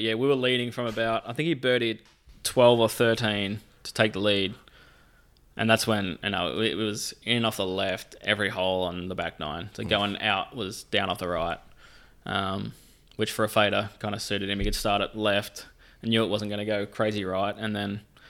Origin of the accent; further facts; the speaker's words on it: Australia; Like growing up in Australia, I didn't know what the front nine at Augusta looked like.